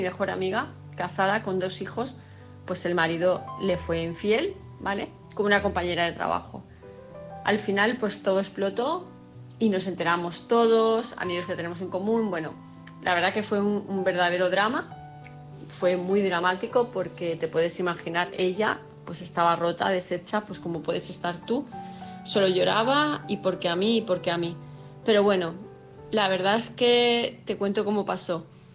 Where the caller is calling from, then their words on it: Palma, Balearic Islands, Spain; de Palma de Mallorca